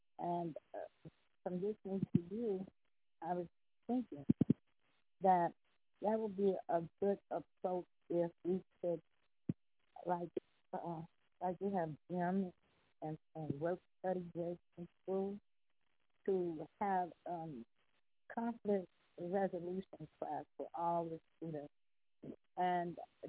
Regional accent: Chicago, Illinois, United States; I'm from Chicago.

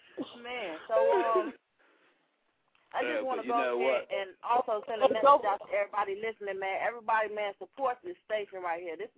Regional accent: Chicago, Illinois, United States; You know, I'm actually not from the South. I'm from Chicago.

